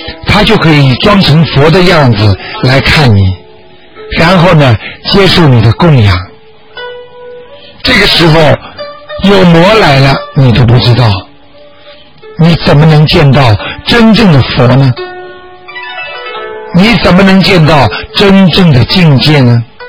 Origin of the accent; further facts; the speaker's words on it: China; 我们中国人经常讲句话，功到自然成嘛。